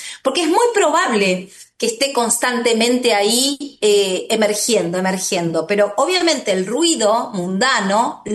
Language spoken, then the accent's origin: Spanish; Argentina; ahí ya te hablo como argentina